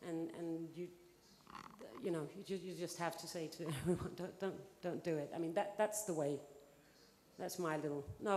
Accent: Denmark; English is a second language; I'm from Denmark.

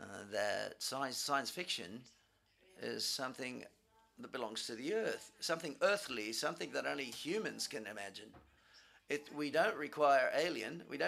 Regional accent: Peru; Hi, Claire. … from Peru.

